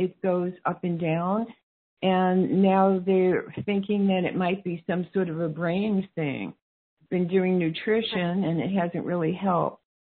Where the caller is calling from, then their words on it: Oregon, United States; I'm calling from Oregon.